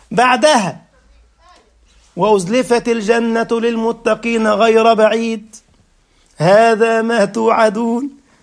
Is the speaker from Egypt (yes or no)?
yes; Egypt; عندنا في مصر كده تجد في بيوت عاملة المساجد في الدور الأرضي كده